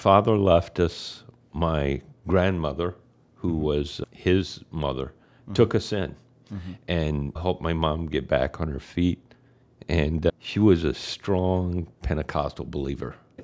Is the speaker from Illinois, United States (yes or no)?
no; Texas, United States; I grew up in Texas. We ended up moving around a lot. My dad was in the oil business in Texas, so we ended up moving quite a bit. As part of growing up in the South